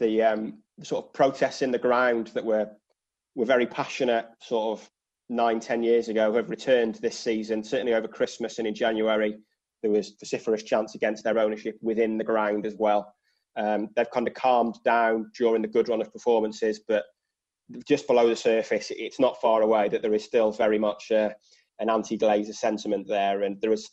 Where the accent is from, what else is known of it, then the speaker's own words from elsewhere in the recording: Shrewsbury, West Midlands, United Kingdom; now in Manchester, United Kingdom; Although I live here now, I'm not from Manchester originally. I'm from a small town called Shrewsbury, so I support them.